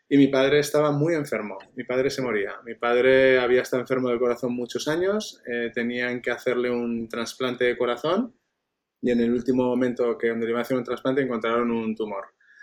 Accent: Zaragoza, Aragon, Spain; aunque soy de Zaragoza, nunca había pensado volver a Zaragoza.

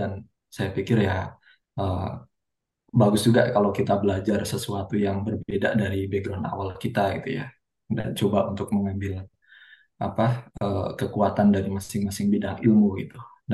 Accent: Central Java, Indonesia; orang-orang di kampung halaman saya gitu di Jawa Tengah

